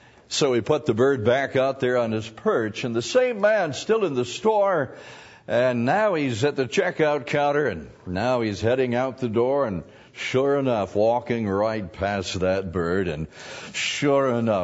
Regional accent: Oshkosh, Wisconsin, United States; I'm from Oshkosh, Wisconsin, and came to be a blessing, actually, is my heart's desire.

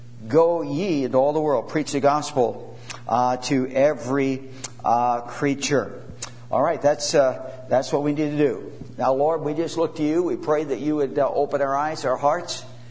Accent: Pittsburgh, Pennsylvania, United States; born there; I was hoping they'd win too, because I was born around Pittsburgh.

